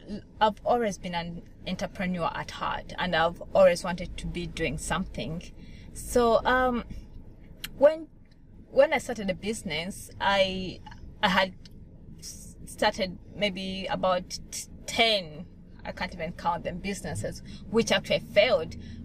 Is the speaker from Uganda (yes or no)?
yes; Uganda; moved away as an adult; also born or lived in Malawi; now in Australia; Yes, I'm from Uganda. I came to Australia about 6.5 years ago.